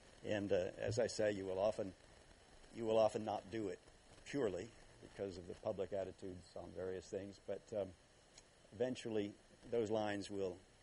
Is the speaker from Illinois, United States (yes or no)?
yes; Illinois, United States; I grew up in Illinois. The state tree is banned now in Chicago's parks.